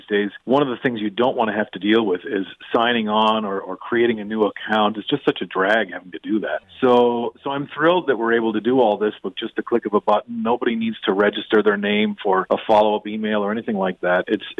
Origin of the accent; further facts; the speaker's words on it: Newfoundland and Labrador, Canada; I grew up in Newfoundland, and there is, in the blood, there's fiddle music